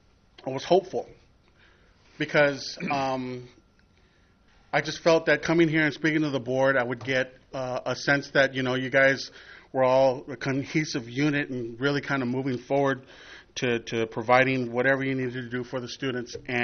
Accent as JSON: {"language": "English", "town": "West Covina", "region": "California", "country": "United States", "tie": "born or raised there", "said": "I grew up in West Covina, I went to Monta Vista, went to Willowood, went to Edgewood, went to West Covina."}